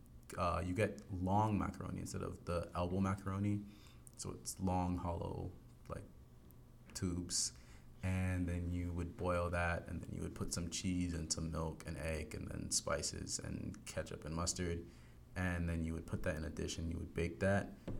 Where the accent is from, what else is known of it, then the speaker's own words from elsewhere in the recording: Barbados; moved away; growing up in Barbados, like we knew we were black